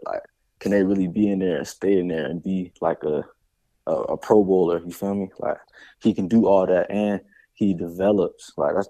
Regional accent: Florida, United States; Man, just I'm from Florida. Right? That's been my school since I was young.

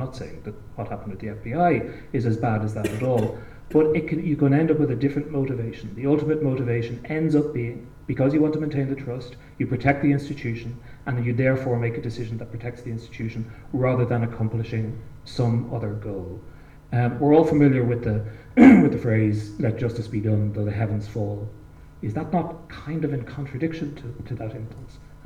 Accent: Ireland; And one of the things that struck me reading it as an Irish person is we're quite familiar here with the notion of institutions protecting themselves.

